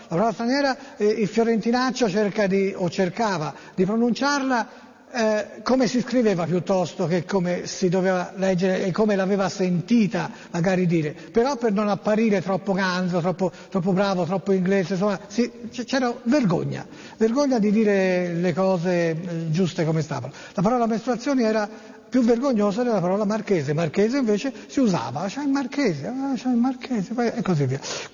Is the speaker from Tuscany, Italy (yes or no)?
yes; Florence, Tuscany, Italy; da fiorentina verace per discendenza, area linguistica, d'appartenenza, benché risieda in provincia